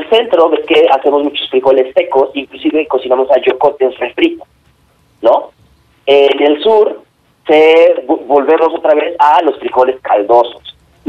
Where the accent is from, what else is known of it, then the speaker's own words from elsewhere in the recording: Puebla, Mexico; yo vengo de Puebla y la verdad es que en la vida he visto tamales en la cena del 24